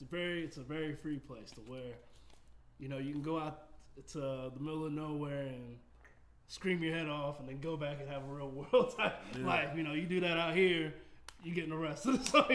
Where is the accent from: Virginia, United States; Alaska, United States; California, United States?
Virginia, United States; I'm from Virginia.